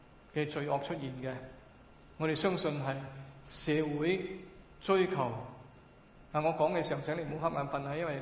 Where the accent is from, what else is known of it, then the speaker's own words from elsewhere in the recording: China; also born or lived in Canada; 因为我们中国人不习惯，到今天都不习惯